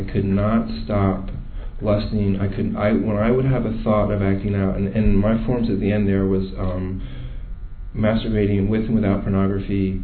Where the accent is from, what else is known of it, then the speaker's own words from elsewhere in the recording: Pennsylvania, United States; I was actually in Baltimore, Maryland. I'm actually from Pennsylvania.